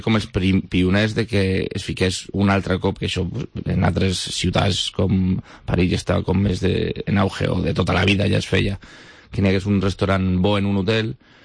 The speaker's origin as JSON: {"language": "Catalan", "town": "Castellón de la Plana", "region": "Valencian Community", "country": "Spain", "also_born_or_lived": "Barcelona / Madrid", "said": "una pastisseria a Castelló, soc de Castelló"}